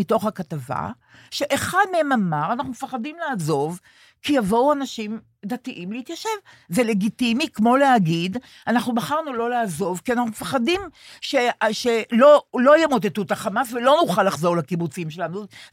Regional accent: Sde Eliyahu, Northern District, Israel; כבר שם יפה, אני בת הקיבוץ הדתי שדה אליהו, 15 דקות מבית השיטה

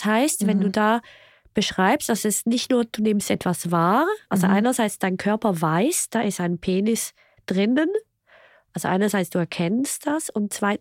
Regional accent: Switzerland; Ich bin ja Schweizerin und wir sagen immer, der Emmentaler gehört zu unserer Kultur.

